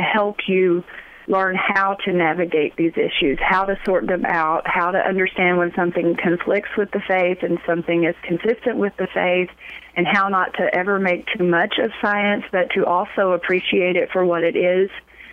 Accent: Texas, United States; I grew up in Texas.

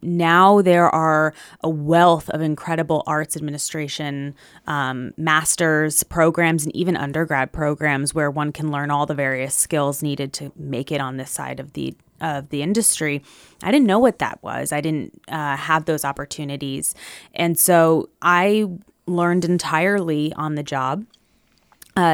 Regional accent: Holmdel, New Jersey, United States; I grew up in Homedale, New Jersey. So that's kind of the center of the state towards the shore, home of the PNC Bank Art Center.

